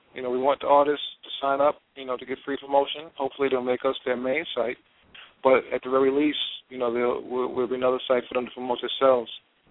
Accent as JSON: {"language": "English", "town": "South Jamaica", "region": "New York", "country": "United States", "tie": "born or raised there", "said": "I grew up in South Jamaica. I can walk a few blocks one way, me and 40 projects, you know, and I can build with, you know, people there. And I could walk a few blocks another way and be in Jamaica States"}